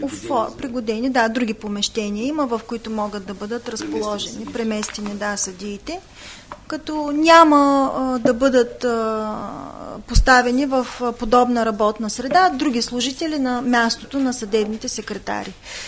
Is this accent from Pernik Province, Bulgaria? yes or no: no; Varna, Varna Province, Bulgaria; като човек, роден и израсъл в този град, разбира се, че искам град Варна да има своята палата